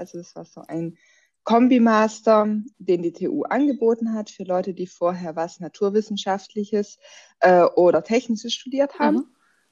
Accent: Trentino-Alto Adige, Italy; accent: South Tyrolean; now in Switzerland; Ursprünglich komme ich aus Südtirol. Und mittlerweile wohne ich in der Schweiz. Also mein Akzent ist eigentlich ursprünglich südtirolerisch, aber wahrscheinlich mittlerweile mit Schweizer Betonung.

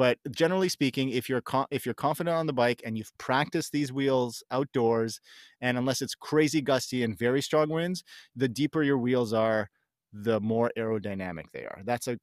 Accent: Canada; I'm talking Canadian dollars, New Zealand. I mean, you guys maybe a little bit more on your side, but our dollar isn't super strong either right now.

